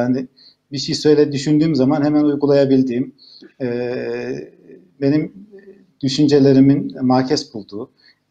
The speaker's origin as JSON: {"language": "Turkish", "region": "Trabzon", "country": "Turkey", "tie": "born there", "also_born_or_lived": "Germany", "said": "Trabzon doğumluyum. Trabzon'un yukarı köylerinden. Bizim köyümüz artık yaylalara, mezralara sınır bir yerde. Geliyorum. Gurbetçi çocuğuyum. Almanya'da çocukluğumun bir kısmı geçti. Sonra Türkiye'de okudum."}